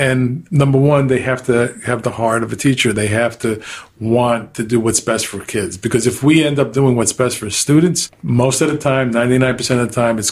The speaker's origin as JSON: {"language": "English", "region": "New York", "country": "United States", "lives_now": "Florida, United States", "said": "And like yourself, Phil, I'm a New Yorker."}